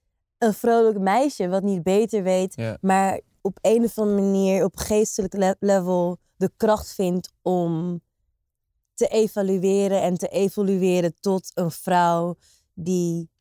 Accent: Suriname; ik kom uit Suriname. Ik weet niet, zeg maar... exact de details van hoe ver mijn voorouders gaan. Want kijk, ik heb ook een Chinese tak. De opa van mijn opa komt uit China.

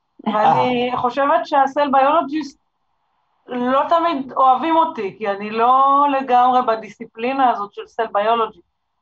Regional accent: Jerusalem, Jerusalem District, Israel; אז אני מירושלים במקור

